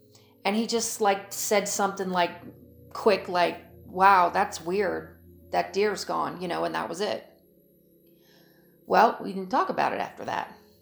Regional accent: Florida, United States; I grew up in East Central Florida and heard a lot of stories off and on through the years about our version of Bigfoot here called the skunk ape.

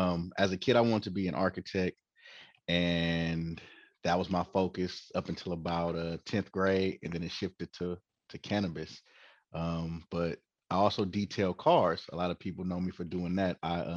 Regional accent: Oakland, California, United States; Like, born and raised in Oakland, as you said, fifth generation, and graduated high school in Oakland, junior high school in Oakland, elementary school in Oakland, etc.

